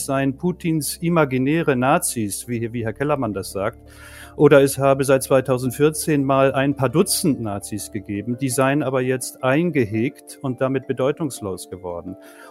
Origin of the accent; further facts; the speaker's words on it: Hamburg, Germany; now in Spain; Ich stamme aus Hamburg, arbeite aber schon seit 15 Jahren hier im spanischen Baskenland an der Universität in der Germanistik.